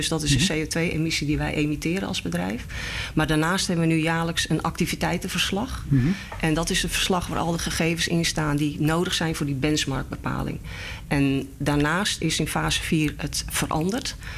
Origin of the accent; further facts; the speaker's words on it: Netherlands; Dus daar betalen wij als Nederlanders allemaal mee.